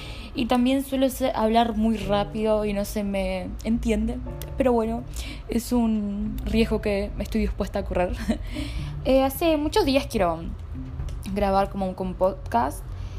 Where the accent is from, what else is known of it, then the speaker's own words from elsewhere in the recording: Artigas, Uruguay; now in Montevideo, Uruguay; porque yo soy del interior, soy de Artigas City, pero ahora estoy en Nueva York, New York City. Ah, no, estoy en Montevideo.